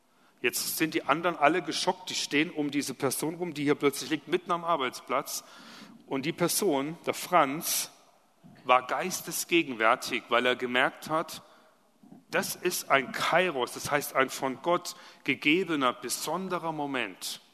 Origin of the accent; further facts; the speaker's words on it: Baden-Württemberg, Germany; Ich komme ja aus dem Schwabeländle, gell?